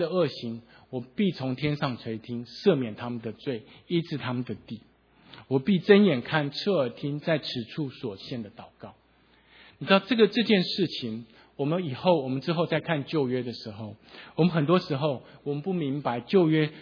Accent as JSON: {"language": "Chinese", "country": "Taiwan", "tie": "born or raised there", "moved": "yes", "lives_now": "United States", "said": "我今年在大概两年前，我在美国的时间就已经比我在台湾生长的时间还长。好，所以实际上我在美国的时间已经超过我的出生地。"}